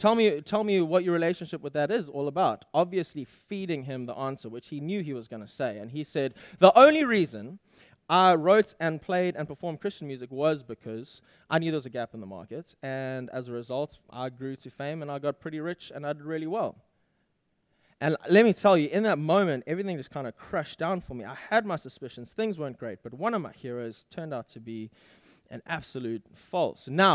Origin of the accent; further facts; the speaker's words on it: Durban, KwaZulu-Natal, South Africa; Growing up in South Africa